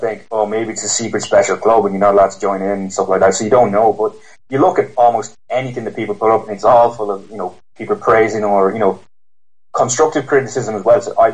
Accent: Ireland; now in England, United Kingdom; I'm an Irishman living in England, I always get compliments on my voice, mainly because of the accent

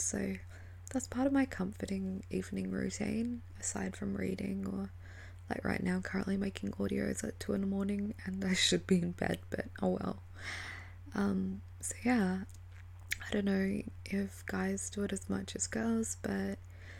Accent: Australia; if anyone hasn't noticed from my accent, yes, I am Australian.

